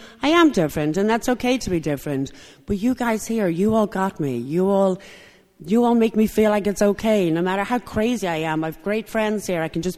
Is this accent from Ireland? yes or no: yes; Ireland; I'm not an alcoholic because I'm Irish. Drinking is a huge part of our culture.